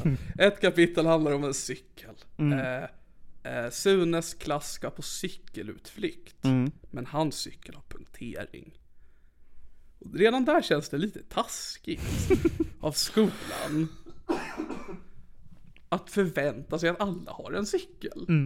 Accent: Sigtuna, Stockholm County, Sweden; jag kommer ju från Sigtuna, det är en rik stad. Så det är en väldigt höger stad

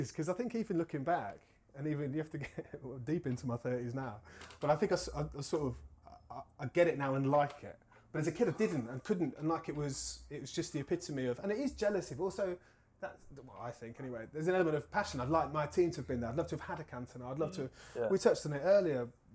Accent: Liverpool, North West England, United Kingdom; accent: Liverpool; as a Liverpool fan, as you can tell by my accent, I'm sure.

